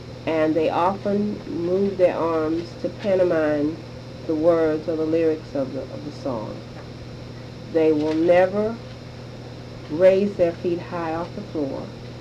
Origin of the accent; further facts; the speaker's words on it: Georgia, United States; I'm not a native of that particular area, even though I was born and reared in McIntosh County. I don't have the dialect